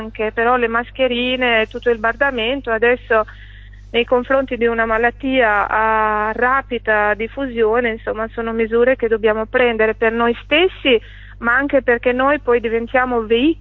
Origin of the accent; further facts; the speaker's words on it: Albania; Italian is a second language; io sono sicura e convinta che ha detto tutto quello che noi albanesi pensiamo, perché dalle nostre parti comunque la riconoscenza è una cosa molto importante